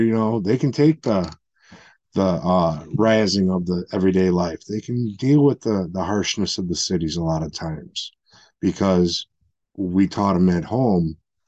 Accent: Chicago, Illinois, United States; I grew up in Chicago originally, so I grew up some of the tough neighborhoods

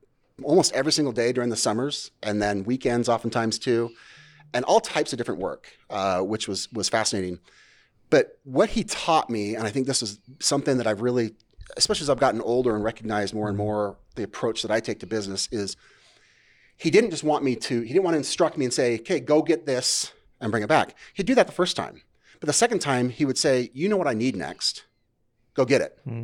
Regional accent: Las Vegas, Nevada, United States; Yeah, I'm actually a Vegas kid. I grew up in Vegas.

